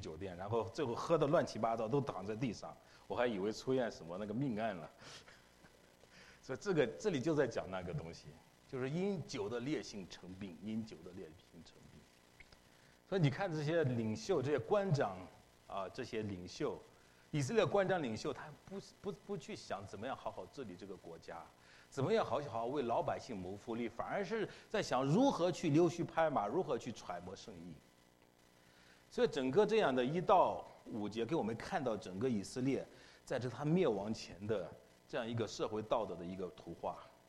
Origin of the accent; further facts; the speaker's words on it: North China, China; 我从小是在北方的农村长大的